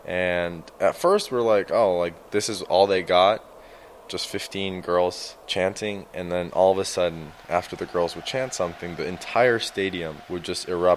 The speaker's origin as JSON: {"language": "English", "country": "United States", "tie": "born there", "said": "actually, you know, I was born in America, and I live in America."}